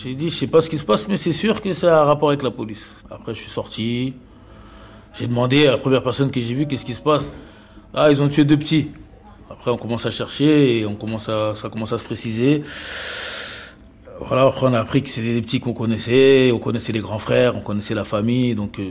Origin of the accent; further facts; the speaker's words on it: Clichy-sous-Bois, Île-de-France, France; Je suis né à Clichy-sous-Bois, au Chêne Pointu. J'ai grandi entre Clichy-sous-Bois et Montfermeil, les Bosquets. Les Bosquets, déjà, c'est une cité qui est isolée du monde extérieur.